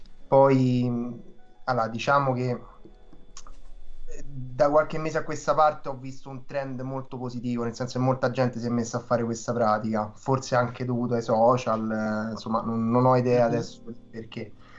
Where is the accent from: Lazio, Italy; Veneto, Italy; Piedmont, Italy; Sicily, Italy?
Lazio, Italy; Rome; noi che siamo di Roma